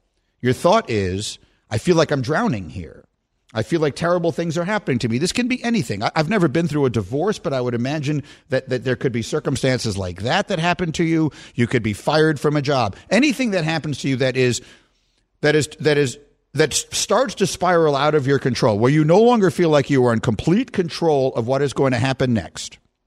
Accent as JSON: {"language": "English", "country": "United States", "said": "Just as an American, I hate that these kinds of conversations are taking place."}